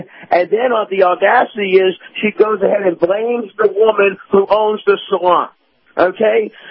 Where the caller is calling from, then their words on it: Tampa, Florida, United States; in Tampa, ladies and gentlemen.